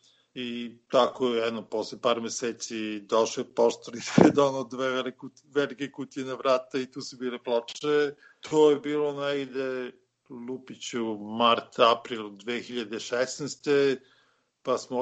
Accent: Smederevska Palanka, Šumadija and Western Serbia, Serbia; a dan pre toga smo svili u mom rodnom gradu Smederevskoj Palanci

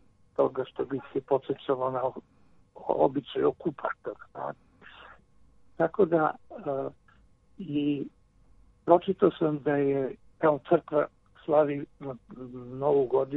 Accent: Aranđelovac, Central Serbia, Serbia; born there; rođen sam u Aranđelosu 1951. godine.

